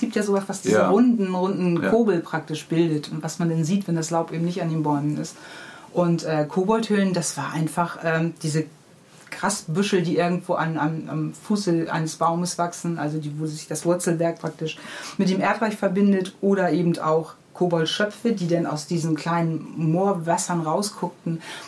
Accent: Hamburg, Germany; Aber ich bin eher am Omoor aufgewachsen. Also es ist auch Hamburg-Niendorf, nur auf der anderen Seite praktisch.

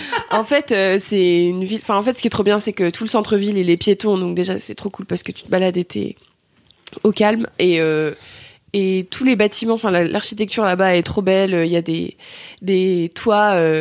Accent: Bourgogne-Franche-Comté, France; Donc Dijon en fait, moi je suis pas de là-bas, enfin je suis de Bourgogne aussi mais pas trop de Dijon, mais j'ai fait mes deux premières années d'études supérieures là-bas.

